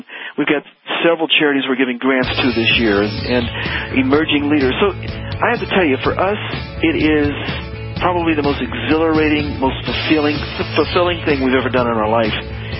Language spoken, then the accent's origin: English; Dayton, Ohio, United States; moved away as an adult; now in Dallas, United States; But 12 years ago, when we moved to Dallas from Dayton, Ohio, is where we were originally from, she was struggling.